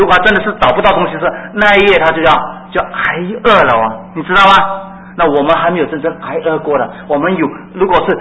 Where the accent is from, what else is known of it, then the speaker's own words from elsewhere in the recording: Singapore; 那你像我们新加坡人有什么东西？